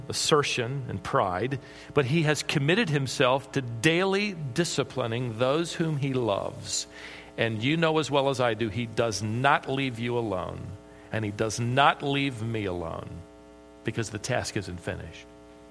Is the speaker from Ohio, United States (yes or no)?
no; Minnesota, United States; born there; I was born in Minnesota. It makes me wonder if my birth prompted this report.